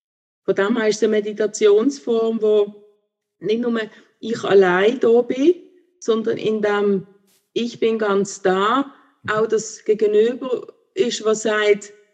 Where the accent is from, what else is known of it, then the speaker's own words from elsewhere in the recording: Basel, Basel-Stadt, Switzerland; Ja, also ich bin Baslerin.